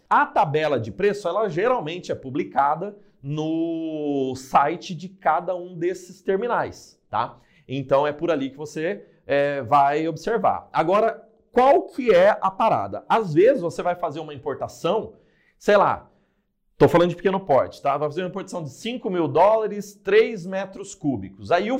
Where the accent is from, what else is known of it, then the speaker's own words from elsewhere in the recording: Paraná, Brazil; eu sou do Paraná